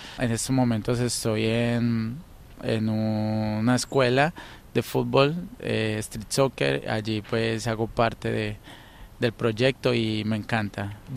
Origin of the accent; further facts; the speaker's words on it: Medellín, Antioquia, Colombia; tengo 28 años, soy de Colombia, de la ciudad de Medellín.